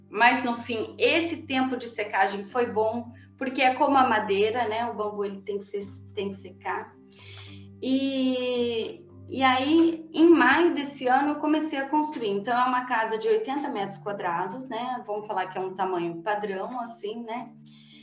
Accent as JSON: {"language": "Portuguese", "country": "Brazil", "said": "nós, como brasileiros, saímos na frente, por causa do tanto de recurso natural, por causa da nossa natureza mesmo"}